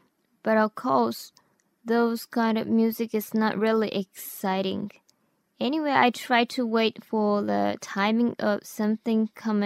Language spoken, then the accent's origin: English; Tokyo, Japan; I was born and raised in Tokyo.